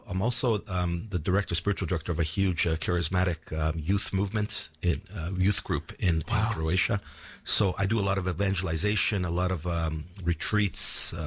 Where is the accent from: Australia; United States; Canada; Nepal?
Canada; born there; I was born in Canada, but my history began obviously before. My parents are from... I think it's a very famous place, Shrine Medjugorje.